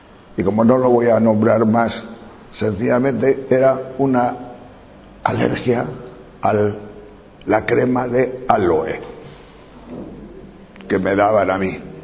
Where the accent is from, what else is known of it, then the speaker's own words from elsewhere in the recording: León, Castile and León, Spain; estuve una semana en un hotelito de unas 30 habitaciones por mi tierra de León